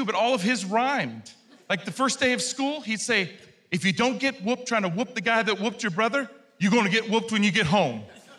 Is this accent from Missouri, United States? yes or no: yes; Missouri, United States; I'm from the Show Me State.